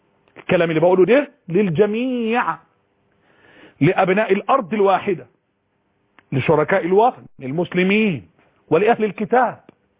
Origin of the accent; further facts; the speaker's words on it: Egypt; بلهجتنا المصريين